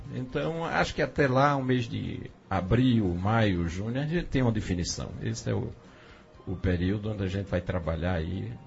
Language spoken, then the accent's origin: Portuguese; Carnaíba, Pernambuco, Brazil; eu, minha terra Carnaíba, ela, eu carrego ela dentro do peito.